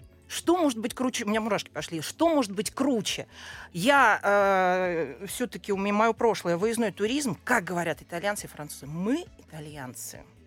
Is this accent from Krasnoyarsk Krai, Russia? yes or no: no; Dolgoprudny, Moscow Oblast, Russia; Я сама из Долгопрудного, из Подмосковья, но это считается одно и то же, потому что всю жизнь и в Москве, и работаем, и живем рядом.